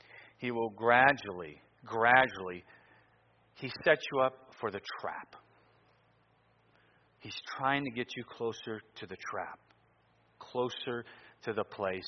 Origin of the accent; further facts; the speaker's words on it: Cleveland, Ohio, United States; when I was in near my hometown of Cleveland, Ohio, in Lodi, Ohio.